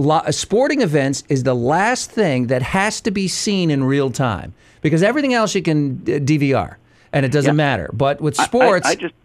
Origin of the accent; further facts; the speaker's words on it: United States; I have no interest in the World Cup soccer. I'm an American.